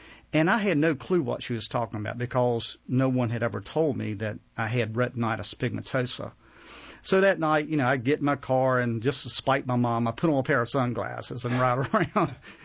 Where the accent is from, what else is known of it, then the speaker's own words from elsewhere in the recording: Henderson, North Carolina, United States; I grew up in Henderson, North Carolina, which is about an hour north of Raleigh.